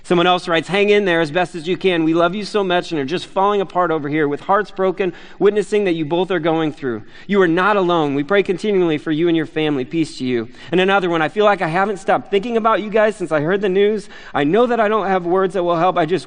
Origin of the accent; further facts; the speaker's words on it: Bloomington-Normal, Illinois, United States; I'm in Bloomington Normal, my hometown, where I met John.